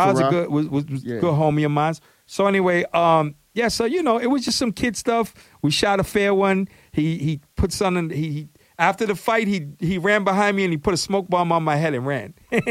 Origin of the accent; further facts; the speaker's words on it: New York City, New York, United States; I'm from East New York, Brooklyn.